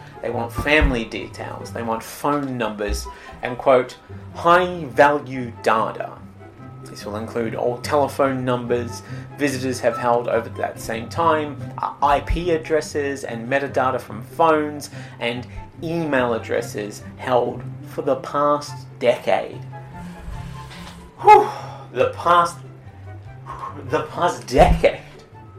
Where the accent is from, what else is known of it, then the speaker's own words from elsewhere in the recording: Australia; See, as an Australian, when you enter America, you usually will enter using an ESTA visa, right?